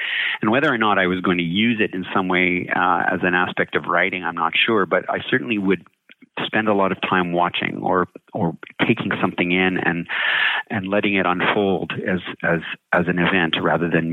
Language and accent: English; Quebec City, Quebec, Canada; also born or lived in Prince Edward Island; So even though I grew up in Quebec City and spent my summers in PEI, I immediately went back to the Maritimes to study when I could.